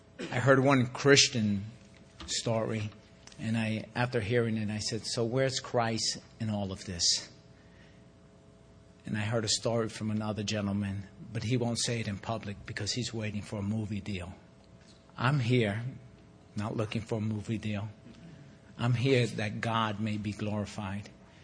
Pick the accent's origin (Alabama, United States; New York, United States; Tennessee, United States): New York, United States; Bronx; born there; I was born in the South Bronx